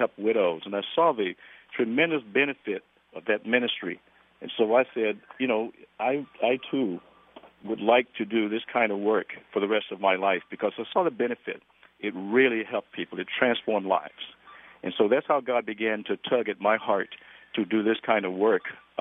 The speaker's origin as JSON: {"language": "English", "region": "Alabama", "country": "United States", "lives_now": "New York City, United States", "said": "In New York City, it's a pretty tough town, as you can imagine, and I was from Alabama, and I was finding my way"}